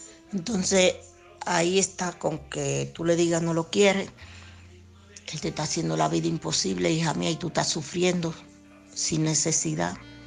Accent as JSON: {"language": "Spanish", "town": "Alcorcón", "region": "Community of Madrid", "country": "Spain", "said": "yo soy de Alcorcón."}